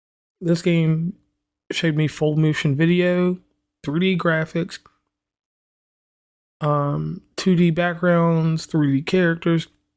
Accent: West Virginia, United States; So once again … from West Virginia and Commonplace.

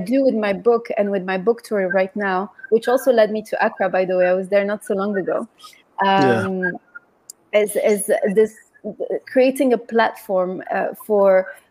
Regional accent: Morocco; growing up in Morocco, I could see that not every young person had access to quality education, especially for girls.

